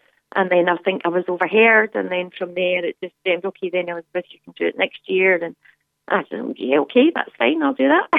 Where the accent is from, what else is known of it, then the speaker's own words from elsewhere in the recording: Glasgow, Scotland, United Kingdom; I'm from Glasgow